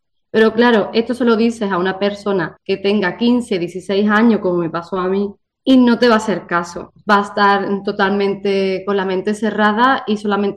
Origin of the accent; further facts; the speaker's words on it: Estepa, Andalusia, Spain; Así que ya sabéis que … significa la danza de Estepa, mi pueblo.